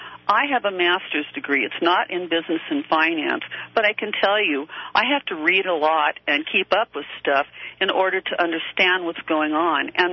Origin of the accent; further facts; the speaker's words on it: California, United States; now in Oregon, United States; I'm a Californian. That's a transplant to Oregon.